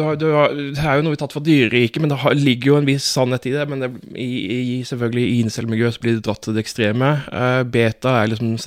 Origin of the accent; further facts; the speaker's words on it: Fevik, Agder, Norway; Jeg kommer jo fra Fevik, Breivik, ja, ja, der de hadde såkalt Breivik-slaget.